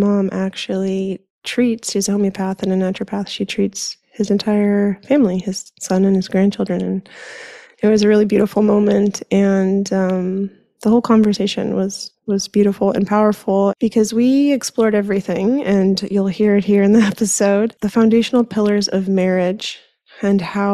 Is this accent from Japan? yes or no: no; Santa Cruz, California, United States; it came up that I grew up in Santa Cruz, California, and he looked surprised.